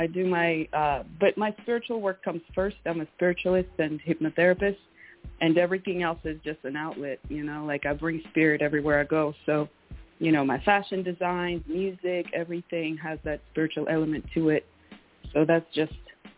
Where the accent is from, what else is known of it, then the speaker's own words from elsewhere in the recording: southern Russia, Russia; from South Russia, right?